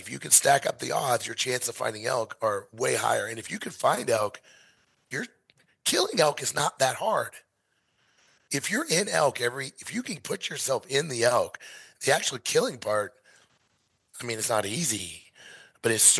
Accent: Missouri, United States; I was from Missouri, dude.

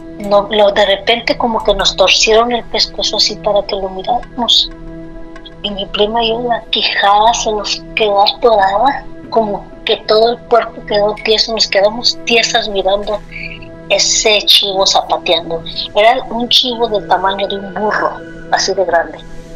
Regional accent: Río Verde, San Luis Potosí, Mexico; Y yo soy de Río Verde, San Luis Potosí.

